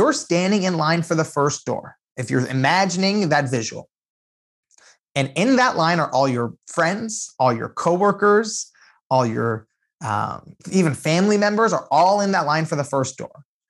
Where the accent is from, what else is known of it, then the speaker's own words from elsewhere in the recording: California, United States; born there; My parents and grandparents came from Iran to America 40 years ago. And I was born here in California.